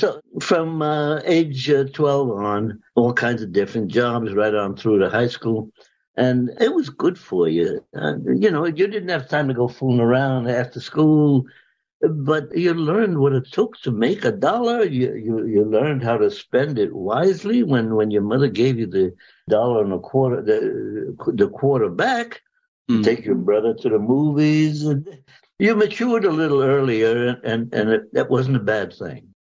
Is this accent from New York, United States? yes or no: yes; New York City, New York, United States; I was born in New York City. 1925. You don't have to do the math. I'm 97 years old, but I'm still active. I went to school at PS22, Richmond on Staten Island.